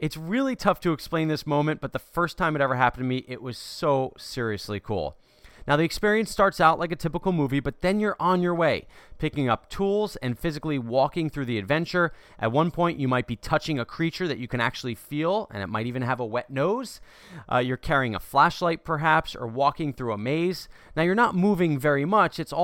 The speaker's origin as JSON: {"language": "English", "region": "New Jersey", "country": "United States", "said": "Garden State, yes, my home state"}